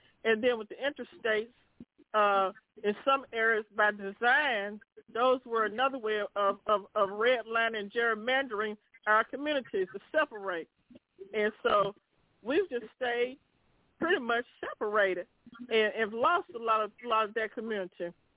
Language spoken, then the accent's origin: English; North Carolina, United States; when I grew up in North Carolina from where I'm from, the mailman, factory worker, the teacher, the minister, all of us lived in the same neighborhoods